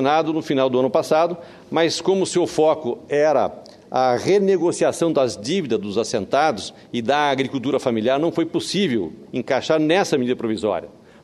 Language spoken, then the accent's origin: Portuguese; Rondônia, Brazil; principalmente lá no meu estado de Rondônia